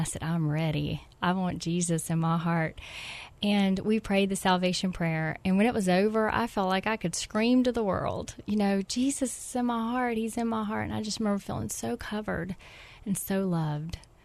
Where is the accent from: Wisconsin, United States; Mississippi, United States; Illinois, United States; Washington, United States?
Mississippi, United States; Gulfport; accent: southern twang; I grew up in Gulfport, Mississippi, and it's interesting. I still have the southern twang.